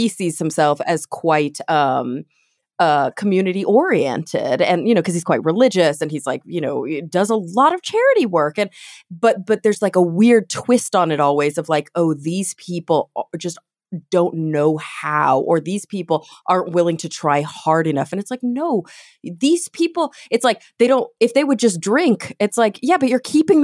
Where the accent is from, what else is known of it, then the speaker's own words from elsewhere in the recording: Texas, United States; I was raised in the South as well. I was raised in Texas.